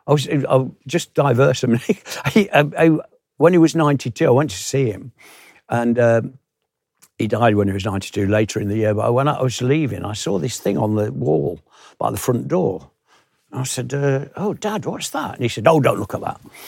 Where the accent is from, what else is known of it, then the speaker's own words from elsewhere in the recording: Nottingham, East Midlands, United Kingdom; He was the founder member of the Beeston Camera Club, which is just outside of my hometown in Nottingham.